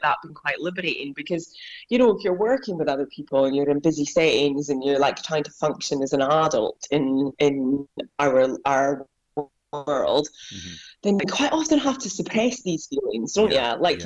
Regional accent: Scotland, United Kingdom; I'm from the Highlands of Scotland

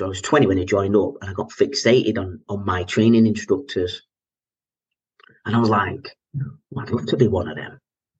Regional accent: Bolton, North West England, United Kingdom; I grew up in Bolton originally.

